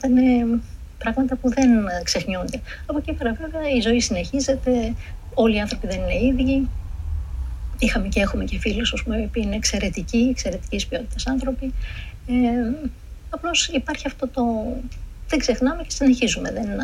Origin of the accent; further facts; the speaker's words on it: Istanbul, Turkey; moved away; Όταν έγραψα το βιβλίο μου, έτσι ξεκίνησα. Άρχισα να εκτιμώ την πόλη όταν έφυγα από εκεί